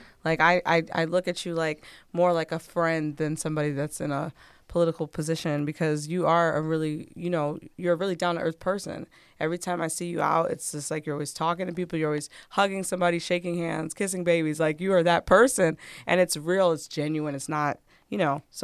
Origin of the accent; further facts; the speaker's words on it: New York, United States; now in Toledo, United States; I'm from New York, so, you know, like, I've been around it all.